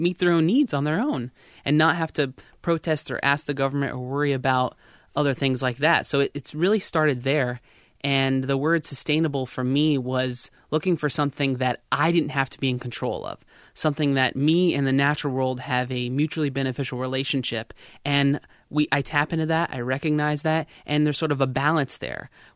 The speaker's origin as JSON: {"language": "English", "region": "Florida", "country": "United States", "said": "I'm from Central Florida, and it was an uphill battle, you know, not a lot of support in relationships"}